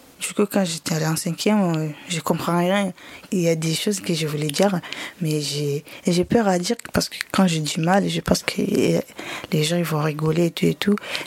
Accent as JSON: {"language": "French", "country": "Comoros", "moved": "yes", "lives_now": "France", "said": "j'ai 17 ans et je suis en classe de 3e. Et je viens des Comores. Quand je suis arrivée en France, en 2016"}